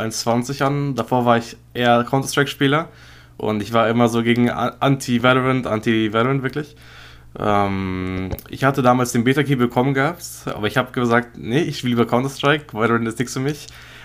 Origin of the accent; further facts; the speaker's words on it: Bremen, Germany; Ich bin 19 Jahre alt, komme aus Bremen. Einer der wenigen Leute, die aus Bremen kommen.